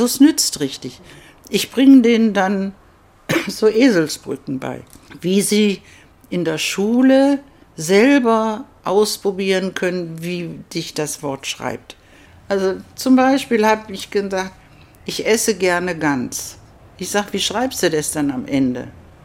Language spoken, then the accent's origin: German; Rhineland, Germany; Außerdem bin ich ja ein Rheinländer.